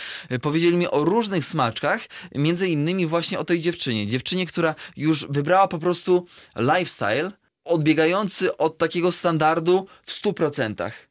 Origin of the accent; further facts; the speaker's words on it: Podlaskie Voivodeship, Poland; białego człowieka, takiego jak ja z Podlasia